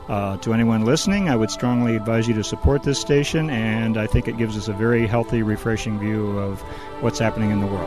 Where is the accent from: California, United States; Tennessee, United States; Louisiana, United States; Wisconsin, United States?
California, United States; San Diego; now in Panama; I'm from San Diego, California. I'm currently living in Panama on a 43-foot sailboat with my wife.